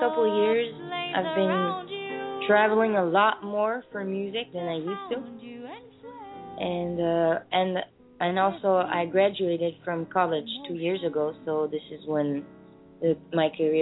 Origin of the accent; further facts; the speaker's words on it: Samois-sur-Seine, Île-de-France, France; English is a second language; That's Samois-sur-Seine. It's not too far from Fontainebleau, which is close from Paris.